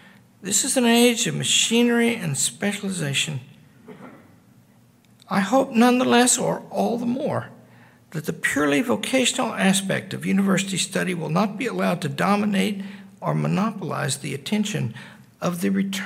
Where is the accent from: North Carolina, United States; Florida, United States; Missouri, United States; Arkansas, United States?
Arkansas, United States; And I'm kind of shy. I'm from Arkansas, you know, and never been abroad before.